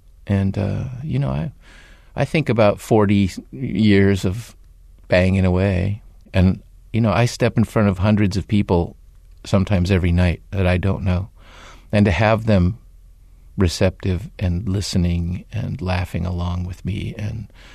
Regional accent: San Diego, California, United States; also born or lived in Tijuana, Mexico; You know, I was born in Tijuana. I grew up in San Diego. I worked with the mission group in the Tijuana garbage dump.

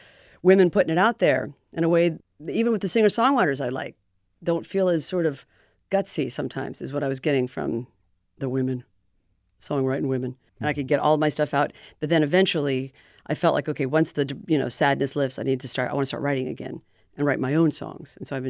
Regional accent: Indiana, United States; And then when I'm, you know, the fact I'm from Indiana, and then even the men I was dating are a lot of Southerners.

